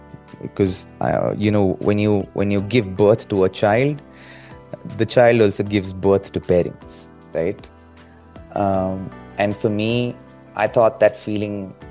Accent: India; I still continue to get the attention because we as Indian cricketers are so loved all around the world.

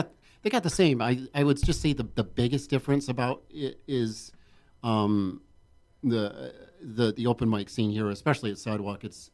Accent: Buffalo, New York, United States; moved away as an adult; now in Los Angeles, United States; Well, I grew up in Buffalo, New York.

